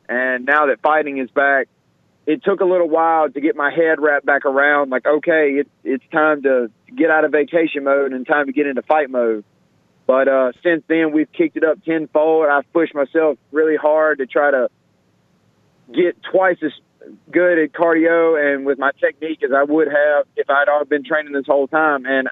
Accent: Mississippi, United States; Man, I'm from Scott County. I grew up eating dirt and drinking out of a creek.

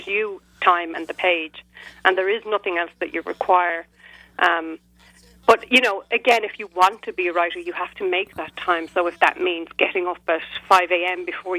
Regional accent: Dublin, Leinster, Ireland; I think it may be the fact that I was brought up in Dublin

